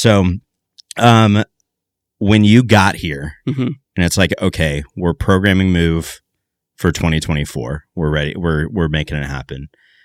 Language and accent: English; Jacksonville, Florida, United States; The first one that comes up is from Action News Jax, Jacksonville, Florida, my hometown.